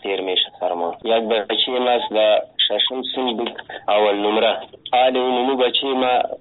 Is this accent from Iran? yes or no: no; Afghanistan; ما افغان هستیم، مسلمان هستیم